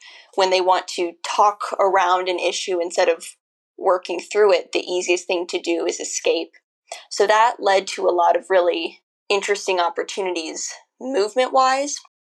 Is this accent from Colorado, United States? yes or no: yes; Colorado, United States; I grew up in Colorado, and now I'm based in California